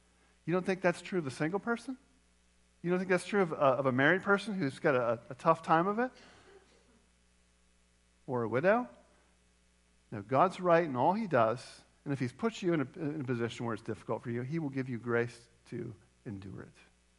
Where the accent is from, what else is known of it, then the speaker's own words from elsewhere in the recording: Philippines; Growing up in the Philippines